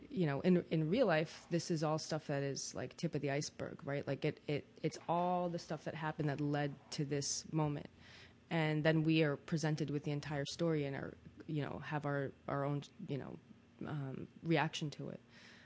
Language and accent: English; Israel; But, I'm from Israel, which is a pretty heavily armed nation